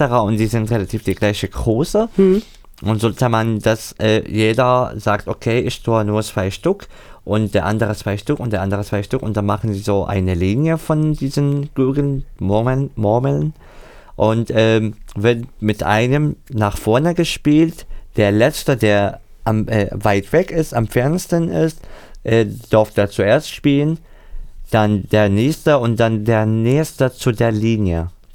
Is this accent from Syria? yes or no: yes; Syria; German is a second language; now in Germany; Ich bin im Osten von Syrien aufgewachsen, in der Nähe von dem Fluss Euphrat, in der Umgebung, also knapp an der Grenze von dem Irak, nicht direkt, aber die Stadt zwischen der Wüste inmitten des Landes Syrien und Irak.